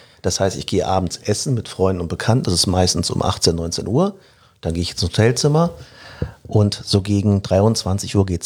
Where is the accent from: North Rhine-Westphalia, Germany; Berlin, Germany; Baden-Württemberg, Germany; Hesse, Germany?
North Rhine-Westphalia, Germany; Mülheim an der Ruhr; now in Solingen, Germany; Ich bin Mitte 40, also eigentlich fast Ende 40, 47. Wohne in Solingen seit 6 Jahren. Geboren, aufgewachsen im Ruhrgebiet. Hab den Slang aber abgelegt oder ich hatte ihn nie.